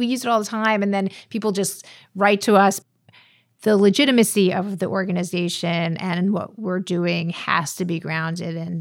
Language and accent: English; New York City, New York, United States; So I grew up in New York City, in Brooklyn and Manhattan